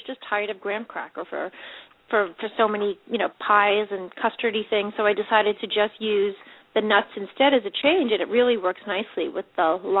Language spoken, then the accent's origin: English; Long Beach, New York, United States; And I had mentioned to the audience that I was from Long Beach, New York, South Shore of Long Island